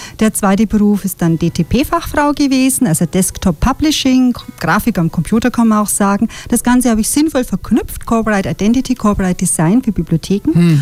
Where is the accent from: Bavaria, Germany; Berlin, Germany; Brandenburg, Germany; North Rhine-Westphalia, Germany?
Bavaria, Germany; Nuremberg; also born or lived in Fürth; Ja, und in Nürnberg aufgewachsen, ja.